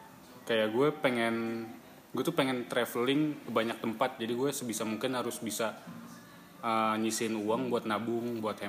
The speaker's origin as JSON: {"language": "Indonesian", "town": "Cengkareng", "region": "Jakarta", "country": "Indonesia", "said": "umur gue 22 tahun dan gue dari Cengkareng."}